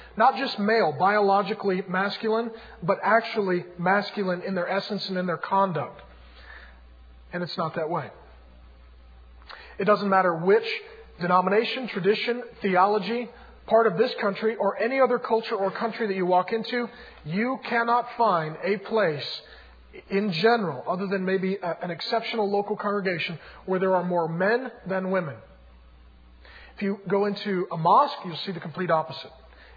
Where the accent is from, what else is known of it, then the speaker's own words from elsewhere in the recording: Seattle, Washington, United States; I was raised in South Seattle in the ghetto behind the Deja Vu next to the airport.